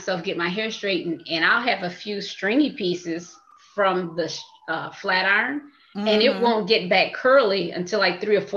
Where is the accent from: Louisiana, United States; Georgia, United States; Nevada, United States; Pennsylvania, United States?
Louisiana, United States; I'm from Louisiana, so I'm never going to ever stop eating pork.